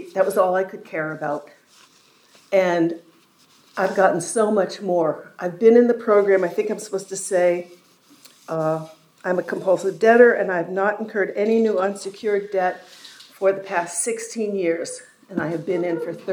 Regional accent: Brooklyn, New York, United States; from Brooklyn, New York, representing the Brooklyn Sunrise Visions meeting.

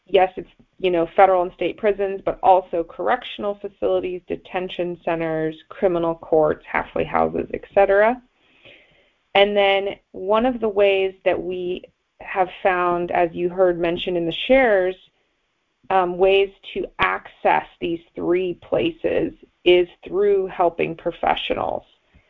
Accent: Los Angeles, California, United States; from Los Angeles.

